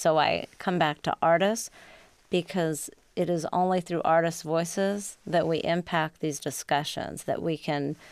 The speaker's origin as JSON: {"language": "English", "region": "Texas", "country": "United States", "said": "I came out here from Texas."}